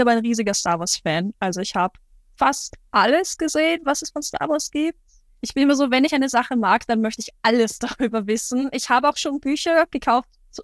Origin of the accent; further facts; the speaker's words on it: Austria; ich komme aus Österreich.